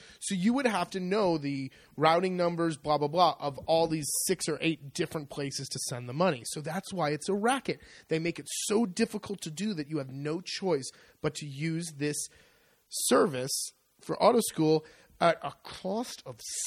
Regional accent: California, United States; So I grew up in California where you, in the summertime or any time of year, grass fires are burning things

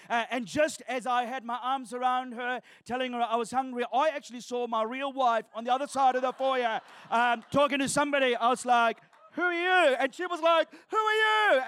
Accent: Sri Lanka; I'm originally from Sri Lanka. Anyone know where Sri Lanka is?

